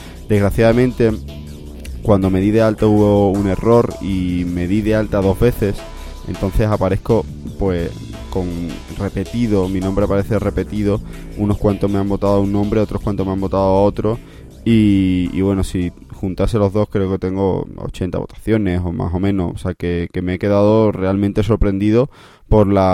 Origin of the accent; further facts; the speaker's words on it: Andalusia, Spain; como buen andaluz, creo que va a venir bastante movidito por las ferias